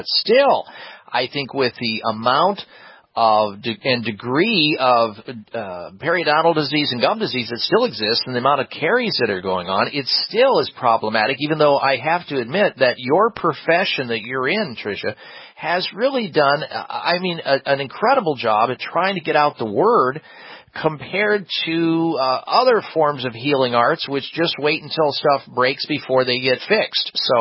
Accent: Midwest, United States; I grew up in the Midwest, so everybody just waited for the dentures

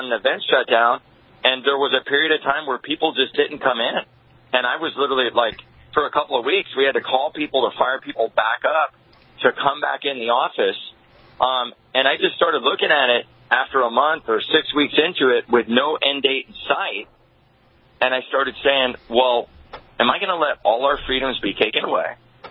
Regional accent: Seattle, Washington, United States; also born or lived in Alabama; born in Alabama, raised in Seattle, and growing up around Marines

